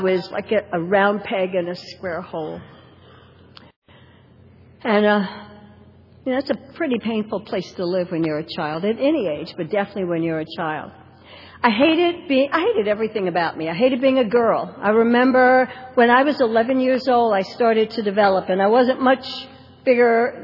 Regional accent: the South, United States; born there; I was born in the South, and I was born in the South during the days when lynchings were legal.

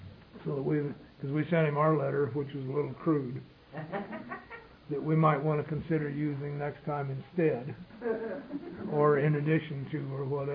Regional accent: Colorado, United States; Hey, I come from Colorado, the Mecca, the big book AA.

